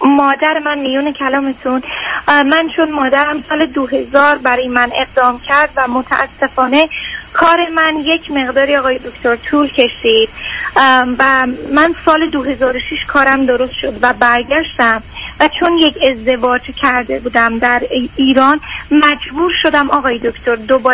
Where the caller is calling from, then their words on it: Minnesota, United States; من از مینوسودا از امریکا هستم